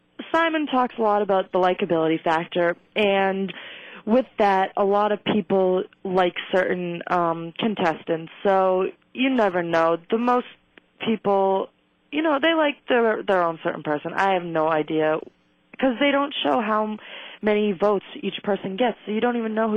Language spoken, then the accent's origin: English; Massachusetts, United States; She said, where are you from? I go, I'm from Massachusetts.